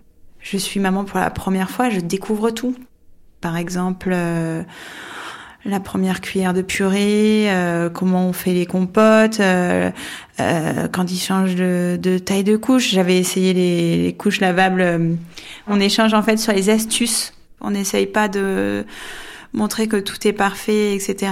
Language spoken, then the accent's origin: French; Toulouse, Occitanie, France; Moi je viens de Toulouse, je suis une urbaine. Je suis arrivée en Aveyron en 2012 pour un stage d'architecture.